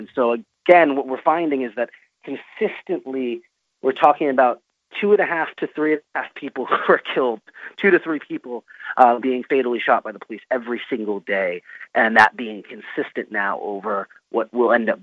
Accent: Cleveland, Ohio, United States; and that's my hometown, Cleveland.

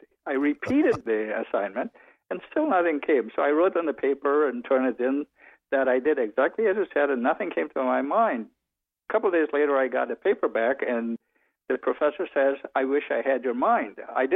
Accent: Guyana; born there; I was born in Guyana, formerly British Guyana in South America. The fourth of eight children

